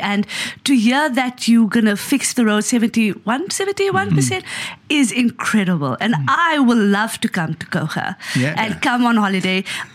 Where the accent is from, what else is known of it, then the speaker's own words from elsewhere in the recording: Johannesburg, Gauteng, South Africa; I'm from Joburg.